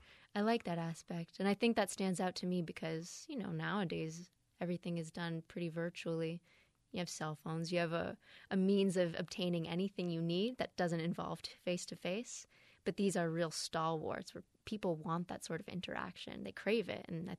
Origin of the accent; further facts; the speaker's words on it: Boston, Massachusetts, United States; So like I said, I'm not from Vermont. I'm from Boston. And Boston has its own versions of cultural epicenters, you know, a lobster shack or maybe a great Jewish deli that I grew up next to.